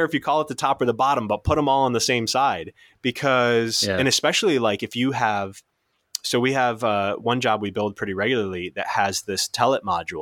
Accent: New Jersey, United States; Now I grew up in Jersey, so I don't exactly have yeah. the accent.

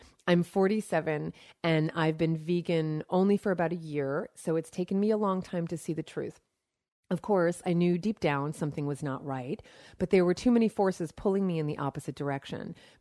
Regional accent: Poland; now in United States; I'm originally from Poland, living in the U.S. for the past 20 plus years.

